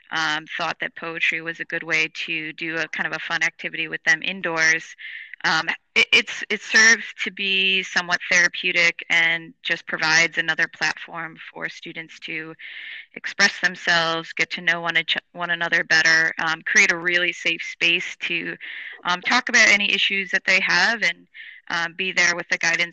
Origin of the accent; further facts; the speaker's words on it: Minnesota, United States; There's certainly some parallels actually to where I grew up in Minnesota, being a state that historically has had a large Scandinavian influence.